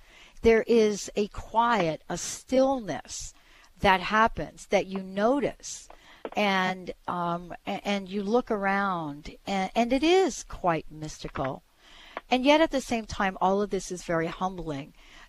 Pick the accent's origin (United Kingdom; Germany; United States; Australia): United States; East Coast; I grew up on the East Coast, right? And so there's a different landscape when we look at trees. But here in the Pacific Northwest, the landscape is so covered with evergreen